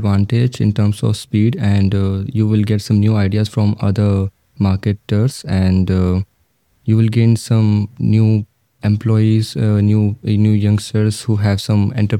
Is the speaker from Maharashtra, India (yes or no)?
no; Delhi, India; I'm from Delhi.